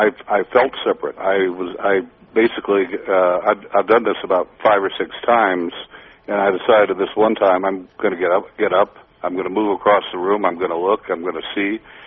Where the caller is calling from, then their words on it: Thailand; I'm in Thailand.